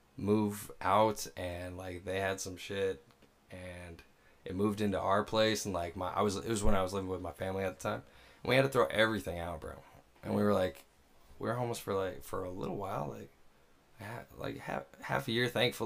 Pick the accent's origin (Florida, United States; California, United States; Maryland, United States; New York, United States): Florida, United States; Naples; you get a weird stereotype growing up in Naples, because, you know, everybody comes from money down there.